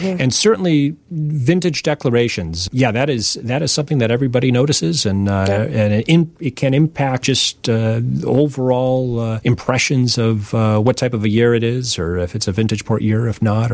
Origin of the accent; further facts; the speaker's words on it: Chicago, Illinois, United States; I'm a Chicagoan